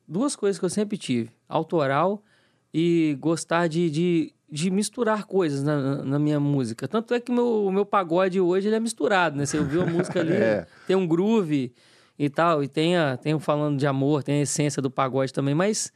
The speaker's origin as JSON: {"language": "Portuguese", "town": "Cachoeiro de Itapemirim", "region": "Espírito Santo", "country": "Brazil", "tie": "born or raised there", "said": "Cachoeiro, nascido em Cachoeiro da Mirim."}